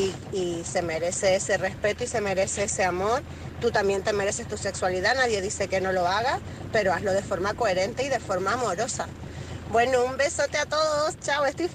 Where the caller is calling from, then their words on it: Canary Islands, Spain; de Gran Canaria, vuestra corresponsal